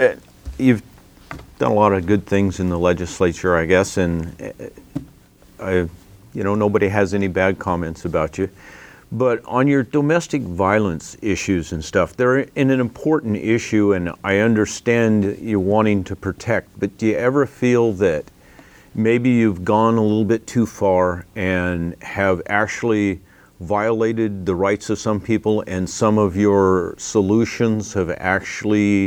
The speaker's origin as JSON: {"language": "English", "region": "Alaska", "country": "United States", "tie": "born or raised there", "said": "I grew up in Alaska, and we were pretty free most of the time to do a lot of things that we wanted, and we didn't have a lot of restrictions."}